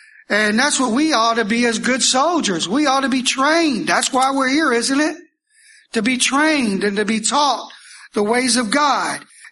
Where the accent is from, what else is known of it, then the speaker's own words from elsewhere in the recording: Kentucky, United States; You know, I grew up near Fort Knox, and you could always tell a soldier, they were different.